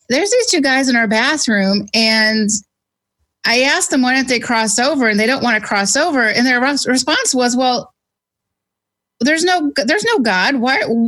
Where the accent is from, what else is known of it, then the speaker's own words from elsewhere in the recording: Poway, California, United States; And in the case of the shooting in my hometown in Poway, this kid who did this shooting was a normal kid.